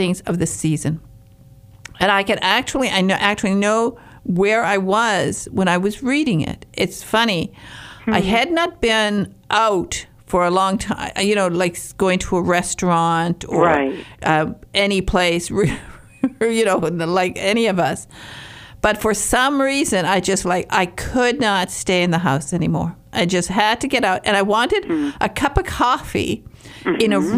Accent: Michigan, United States; I come from Upper Michigan.

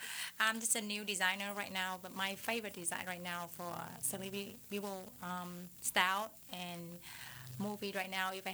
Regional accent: Orlando, Florida, United States; Yes, I'm from Orlando.

